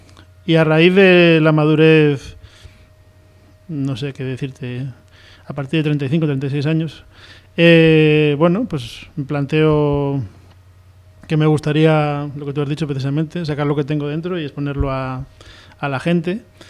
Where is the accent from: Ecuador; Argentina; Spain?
Spain; Cudón, Cantabria; para la gente de mi pueblo, de Cudón, que yo soy de Cudón.